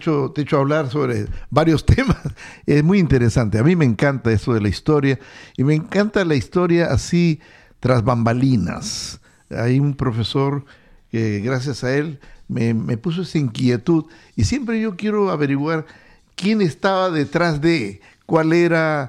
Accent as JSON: {"language": "Spanish", "country": "Peru", "said": "tú eres venezolano, yo soy peruano"}